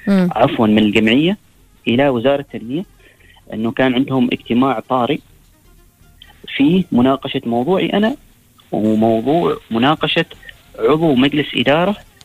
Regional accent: Oman; أنا صحفي عماني

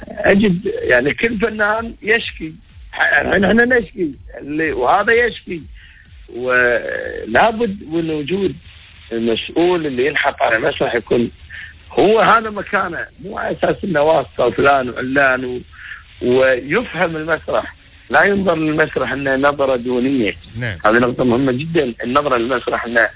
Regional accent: Kuwait; نعم العموم حتى عندنا بالكويت

